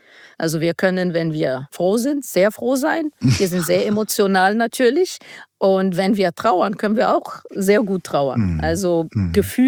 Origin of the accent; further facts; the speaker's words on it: Cairo, Cairo Governorate, Egypt; Ich bin in Kairo geboren, ich bin in Kairo aufgewachsen, war auf der deutschen Schule in Kairo, eine Auslandsbegegnungsschule. Da bin ich zweisprachig aufgewachsen, zwischen zwei Kulturen aufgewachsen